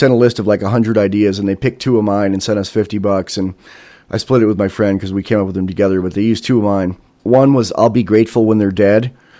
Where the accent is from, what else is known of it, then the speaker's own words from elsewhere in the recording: San Francisco, California, United States; Well, I'm from San Francisco, where feminists like to get up in your face